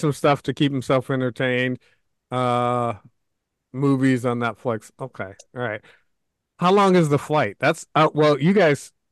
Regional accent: New York City, New York, United States; Born and raised in New York City.

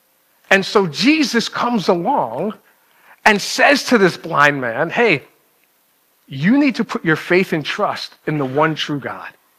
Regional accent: New York City, New York, United States; because like born and raised in New York City, we had no sheep.

